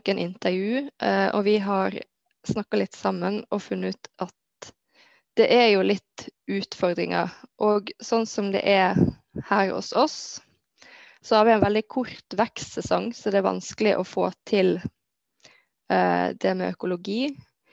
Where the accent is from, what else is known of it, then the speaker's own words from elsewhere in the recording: Bardu, Troms, Norway; Vi er da fra Bardu kommune, jeg og Frida.